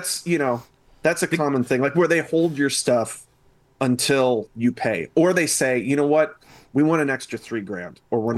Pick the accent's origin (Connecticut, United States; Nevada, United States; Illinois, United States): Illinois, United States; Lake Zurich; And, you know, and actually my first time on stage was at I grew up in Lake Zurich.